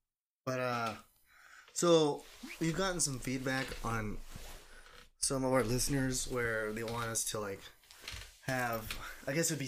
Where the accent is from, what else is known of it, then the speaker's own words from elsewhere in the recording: California, United States; when we grew up in California, we grew up relatively like poor and stuff. We lived like in a single wide trailer and shit.